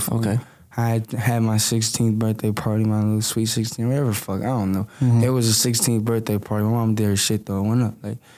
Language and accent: English; Victorville, California, United States; Like, I love Compton, but Victorville, that's where I grew up at. You feel me? I come from the Ville. Like, a lot of people don't know where Victorville is at.